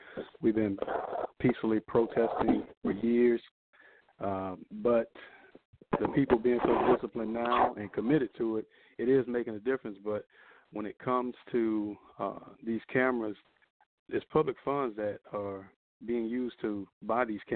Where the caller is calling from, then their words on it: Orlando, Florida, United States; I'm calling from Orlando.